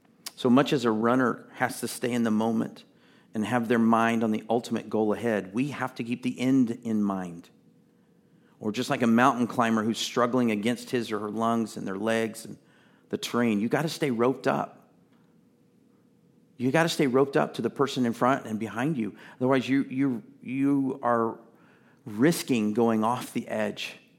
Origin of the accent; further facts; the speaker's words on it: Texas, United States; So I grew up in Texas, and many times driving to Central Texas, or what we call Central Texas, is actually almost West Texas.